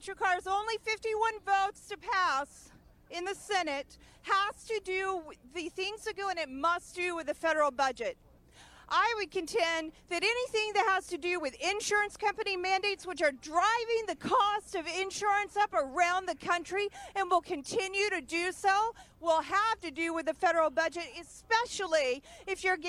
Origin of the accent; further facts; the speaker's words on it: Atlanta, Georgia, United States; I'm from Atlanta, and this is cold.